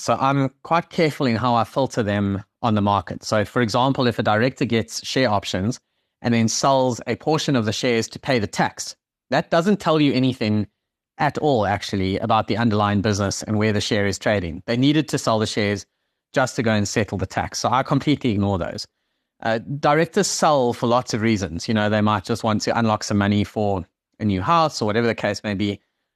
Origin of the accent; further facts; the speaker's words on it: South Africa; now in London, United Kingdom; where I am right now in North London are completely like insane and almost impossible to understand as a South African.